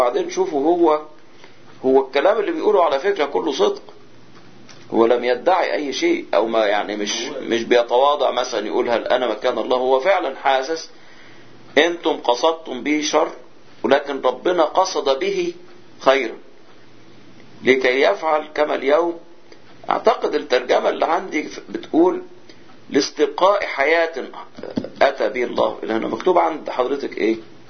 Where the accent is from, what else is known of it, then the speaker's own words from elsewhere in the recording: Upper Egypt, Egypt; فالمصريين احسن ناس في الحزن وبالذات في الصعيد، يعني انا جاي من الصعيد